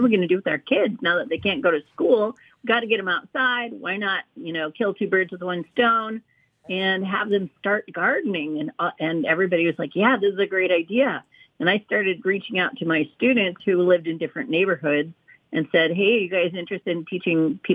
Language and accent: English; Fairbanks, Alaska, United States; now in Anchorage, United States; me growing up in Fairbanks when everybody had gardens and everybody was sharing.